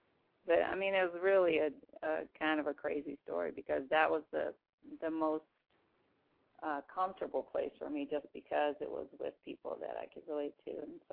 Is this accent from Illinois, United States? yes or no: yes; Rockford, Illinois, United States; Guess myself, I am originally from the Midwest. I'm from Rockford, Illinois. I'm one of altogether 10 siblings.